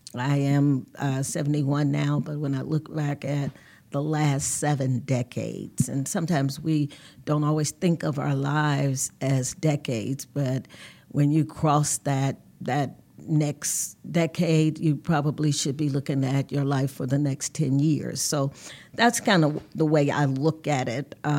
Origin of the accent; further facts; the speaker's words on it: Cincinnati, Ohio, United States; Well, I am from Cincinnati. I'm a Cincinnatian, and I've been here all of my life.